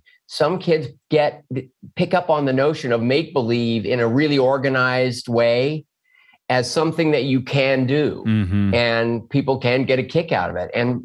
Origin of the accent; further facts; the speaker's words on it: Oklahoma, United States; born there; I was born in Oklahoma.